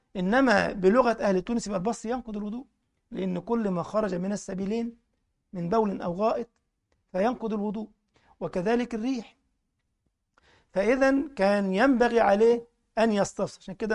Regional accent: Egypt; احنا بنسميها الكفة عندنا في مصر

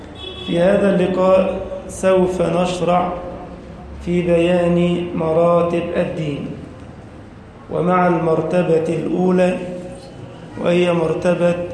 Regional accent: Egypt; اللهم أمن بلدنا مصر وسائر بلاد المسلمين

